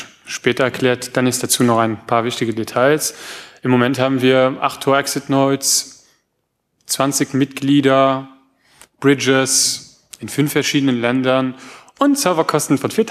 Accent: Luxembourg; Also wir sind aus Luxemburg, also das liegt oben rechts, also auf meiner rechten. Das sind ungefähr 275 Kilometer von hier, das heißt gar nicht mal so weit weg.

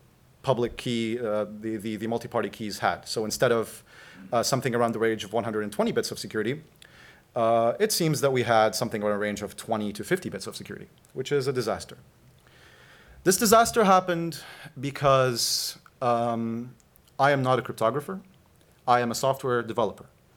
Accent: Beirut, Beirut Governorate, Lebanon; moved away as an adult; now in Montreal, Canada; I'm originally from Beirut, but I moved to Canada, Montreal, 4 years ago.

